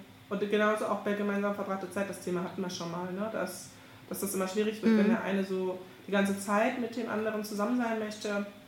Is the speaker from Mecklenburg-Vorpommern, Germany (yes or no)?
no; Brandenburg, Germany; Ich komme selber aus Brandenburg. Ich gehöre zum Ostblock.